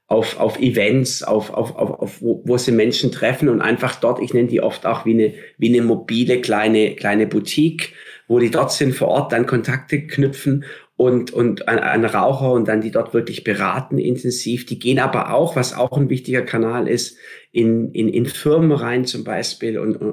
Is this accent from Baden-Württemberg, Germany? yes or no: yes; Stuttgart, Baden-Württemberg, Germany; Ich bin gebürtiger Stuttgarter im Schwabenland auf dem Land.